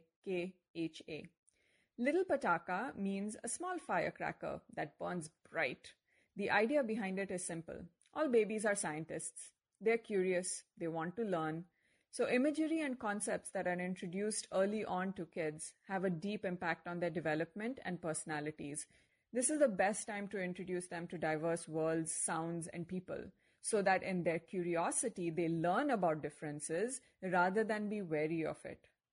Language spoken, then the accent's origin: English; India; first language Konkani; English is a second language; I'm from India. I couldn't find a single children's book for my daughter in my native language of Konkani